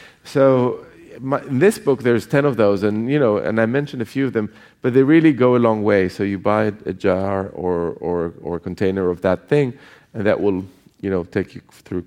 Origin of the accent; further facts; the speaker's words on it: Jerusalem, Jerusalem District, Israel; the whole kind of marketplace that we were growing up in Jerusalem